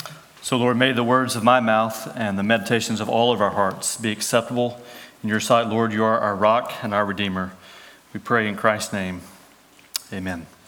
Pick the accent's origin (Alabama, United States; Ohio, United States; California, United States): Alabama, United States; growing up in Northwest Alabama, I would have called some really nice rugs on the side.